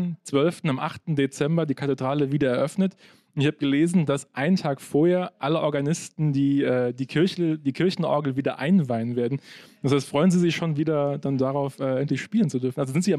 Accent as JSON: {"language": "German", "town": "Mainz", "region": "Rhineland-Palatinate", "country": "Germany", "said": "ich bin aus Mainz. Und in dem Ort, wo ich wohne, Mainz-Bretzenheim"}